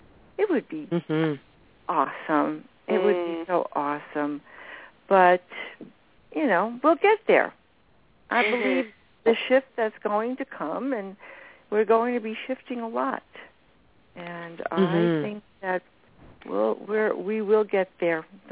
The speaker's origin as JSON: {"language": "English", "town": "Bronx", "region": "New York", "country": "United States", "tie": "born there", "lives_now": "Bolton Landing, United States", "said": "I was born in the Bronx."}